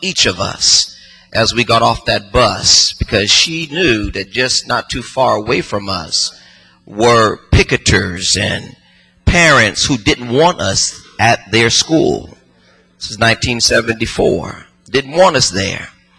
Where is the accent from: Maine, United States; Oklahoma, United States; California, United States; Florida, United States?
California, United States; Los Angeles; When I was growing up in Los Angeles, there was a teacher's aide at my elementary school, Anatole Elementary School.